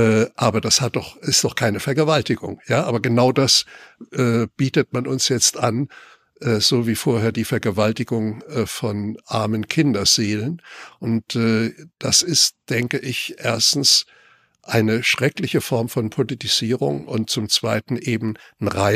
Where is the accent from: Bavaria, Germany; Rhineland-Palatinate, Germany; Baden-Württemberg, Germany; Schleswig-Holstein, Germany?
Rhineland-Palatinate, Germany; bei uns in der Pfalz hat man diese Männer Dünnmänner genannt